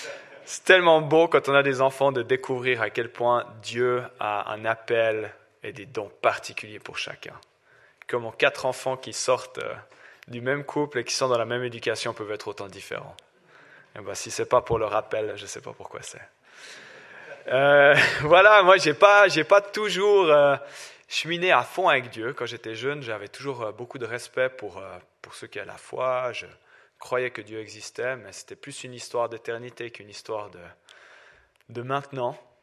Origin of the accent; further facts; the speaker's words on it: Aigle, Vaud, Switzerland; now in Moudon, Switzerland; Je viens en fait de la région du Chablais. J'ai grandi là-bas à Aigle.